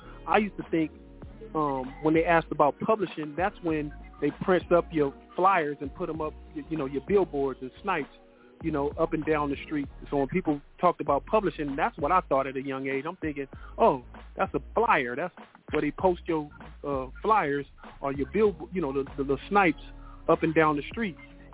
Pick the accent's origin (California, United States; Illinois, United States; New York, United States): California, United States; Los Angeles; man, I grew up in South Central, man, on the west side. I grew up on Slauson and Dinker, man.